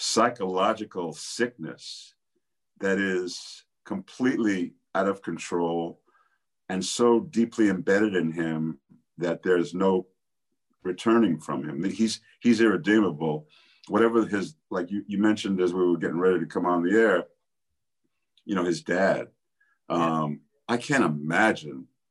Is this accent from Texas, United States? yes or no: no; New York City, New York, United States; I was on my guard because I grew up in New York City